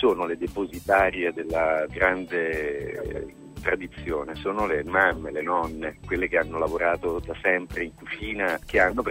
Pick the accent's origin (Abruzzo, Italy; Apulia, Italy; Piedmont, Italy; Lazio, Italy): Lazio, Italy; Rome; Io sono romano e non avrei mai mangiato una pagliata